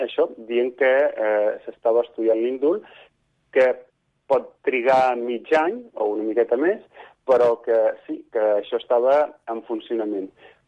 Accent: Reus, Catalonia, Spain; jo vaig créixer a Reus

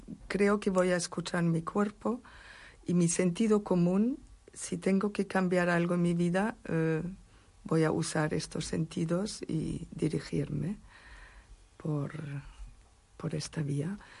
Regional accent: Germany; Spanish is a second language; now in Spain; Yo soy alemana, pero dentro de mi esencia es vivir, es esencial vivir aquí en España

